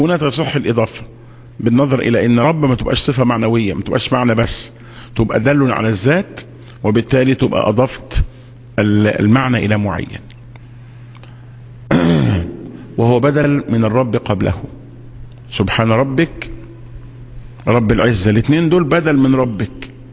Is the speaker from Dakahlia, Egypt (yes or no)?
no; Alexandria, Alexandria Governorate, Egypt; احنا عندنا في اسكندريه قولا واحدا النقاب مش واجب